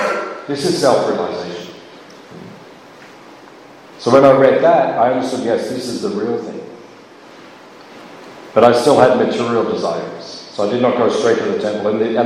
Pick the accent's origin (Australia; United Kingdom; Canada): Australia; Melbourne, Victoria; Because I grew up in Melbourne, Western culture, out in Eltham, like north from me. So I grew up here, and I went to church.